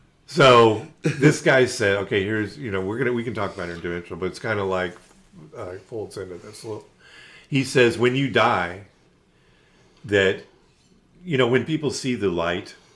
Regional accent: California, United States; Yeah, I grew up in the Bay Area.

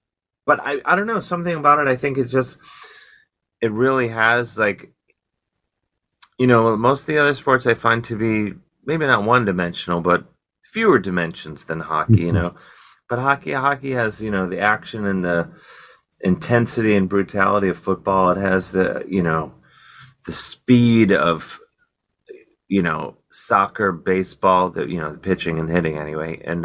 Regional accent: Cleveland, Ohio, United States; Football, I pretend, you know, that especially growing up in Cleveland, it's like you had to show up to school on Monday knowing the score of the Browns game and what happened.

